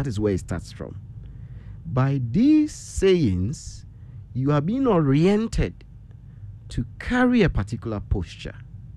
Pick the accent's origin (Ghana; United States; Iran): Ghana; Asante Mampong, Ashanti; Where do I come from? I come from Asante Mampong or Edinyatunzu Ejabubinch River. So I must have one there.